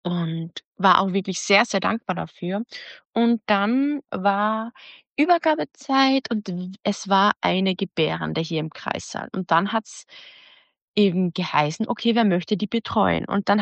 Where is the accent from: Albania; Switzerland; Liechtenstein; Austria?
Austria; moved away as an adult; now in Germany; Ich komme aus Österreich und habe keine Kinder.